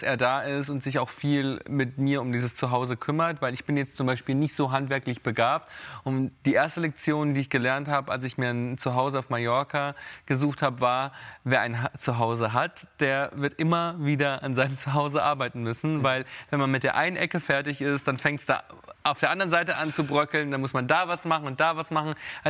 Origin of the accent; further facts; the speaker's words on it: Italy; now in Spain; Also ich bin ja Italiener